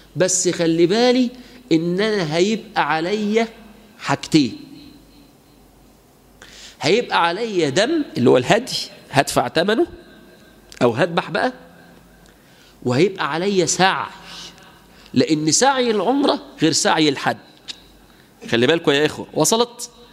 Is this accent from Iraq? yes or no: no; Egypt; احنا كمصريين